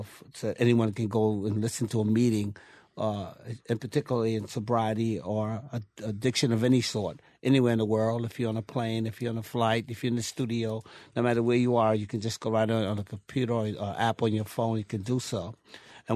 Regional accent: Queens, New York, United States; the community I came from. I came from Queensbridge

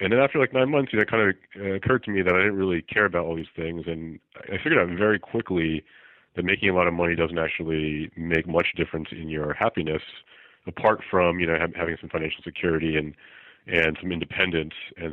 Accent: New Jersey, United States; also born or lived in Chicago; I'm from the East Coast, grew up North Jersey near New York City

